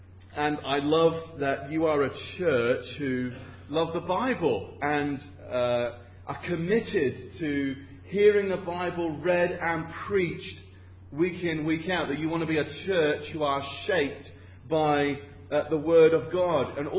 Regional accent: Rugby, West Midlands, United Kingdom; I grew up in Rugby, at Rugby Evangelical Free Church. That was my home church.

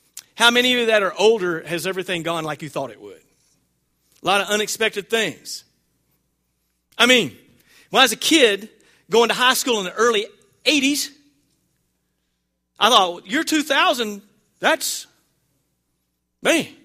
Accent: Arkansas, United States; I mean, yeah, we're from Arkansas and everything, but still.

